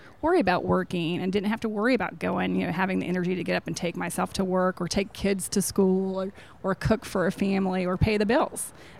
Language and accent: English; Alabama, United States; Well, I am from the Shoals area.